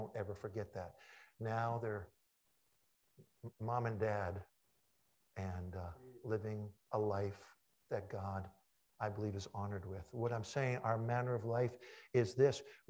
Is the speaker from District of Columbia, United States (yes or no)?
yes; Washington, District of Columbia, United States; I come from Washington, D.C., where we keep records, you know.